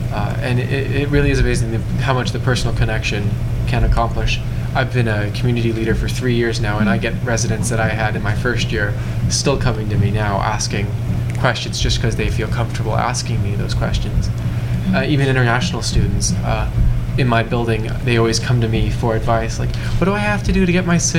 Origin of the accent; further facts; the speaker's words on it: United States; now in Canada; I have an American cell phone because I'm an American.